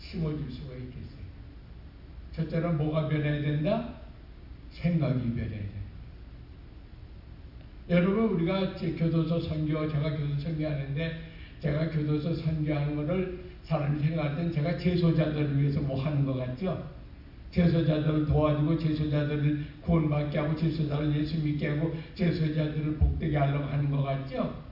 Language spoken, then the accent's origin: Korean; South Korea; now in United States; 우리는 한국 사람이 미국 와서 살고 있죠?